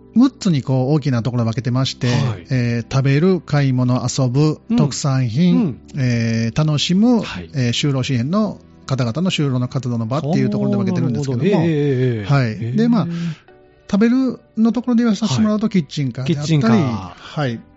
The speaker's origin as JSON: {"language": "Japanese", "town": "Miki", "region": "Hyogo", "country": "Japan", "said": "僕は三木市っていうところです。"}